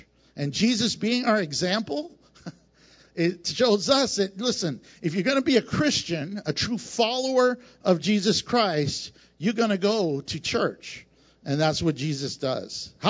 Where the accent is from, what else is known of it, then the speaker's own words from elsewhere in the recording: Houston, Texas, United States; You know, I come from the Bible Belt. Houston is the belt buckle of the Bible Belt. And so that's where I come from.